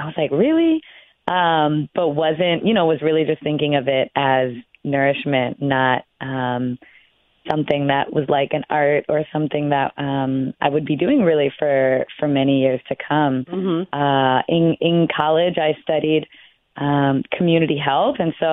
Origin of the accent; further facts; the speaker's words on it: New York, United States; I was born and raised in New York, but have strong ties and strong connection to the island.